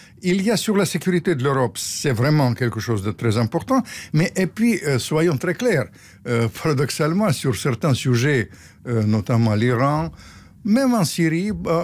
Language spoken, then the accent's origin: French; Ukraine; comme je suis ukrainien d'origine